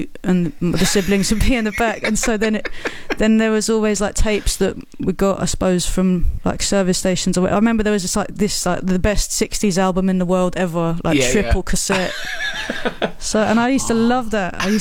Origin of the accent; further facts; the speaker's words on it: London, United Kingdom; Growing up in London, in South London, there was just so much about. There was so much to see.